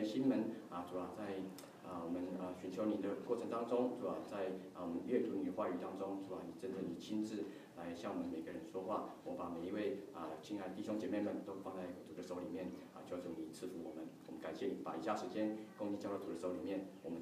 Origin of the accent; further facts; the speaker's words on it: Taiwan; 当然在我是来自台湾啊，对，这个台湾这个也是拜偶像拜的很厉害的地方啊